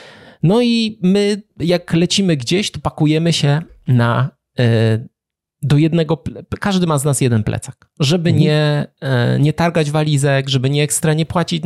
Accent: Wrocław, Lower Silesian Voivodeship, Poland; bo jesteśmy z Wrocławia, więc to blisko.

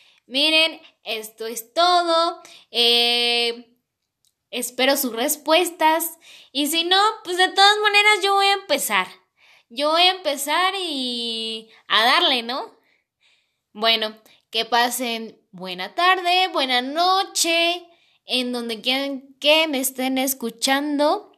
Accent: Mexico; yo soy de México.

